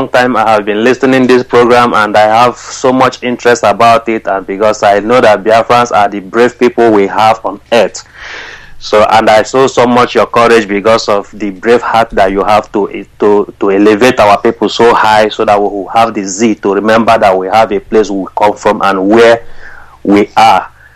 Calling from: Denmark; I'm calling from Denmark.

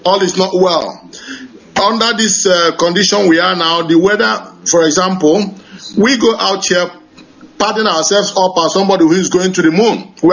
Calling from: Dublin, Leinster, Ireland; I'm calling from Dublin, Ireland.

